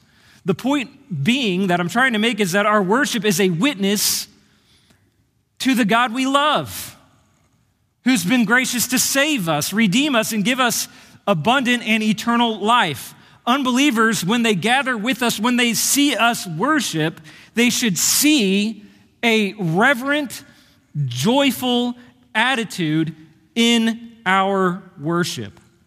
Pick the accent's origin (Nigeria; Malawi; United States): United States; Kansas City, Missouri; I'm from Kansas City. And Royals fans view Cardinals fans as enemies.